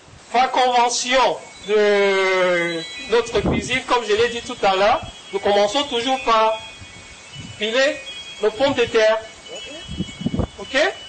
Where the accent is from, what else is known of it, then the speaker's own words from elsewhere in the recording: Douala, Littoral, Cameroon; Nous venons tous les deux de Douala au Cameroun.